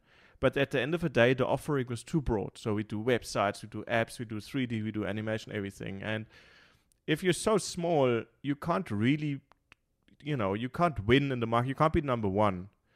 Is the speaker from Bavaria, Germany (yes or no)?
yes; Munich, Bavaria, Germany; English is a second language; Right. I'm from Munich, so I'm born and bred in Munich.